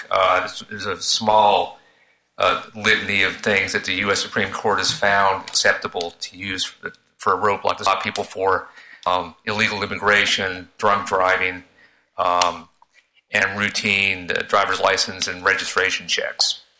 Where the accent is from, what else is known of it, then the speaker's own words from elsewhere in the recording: Raleigh, North Carolina, United States; I'm from Raleigh.